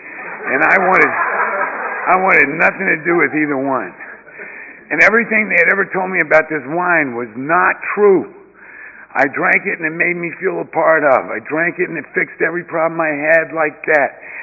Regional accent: Beaumont, Texas, United States; I'm from Beaumont, Texas originally. Beaumont is 90 miles east of Houston. It's about where I'm from in Beaumont. It's about 4 miles from Louisiana state line.

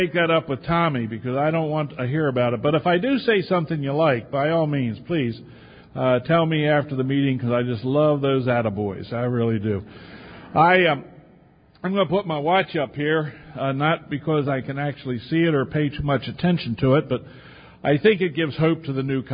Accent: Hagerstown, Maryland, United States; I'm from Hagerstown, Maryland, and I am a member of the cleverly named Hagerstown Group of Alcoholics Anonymous.

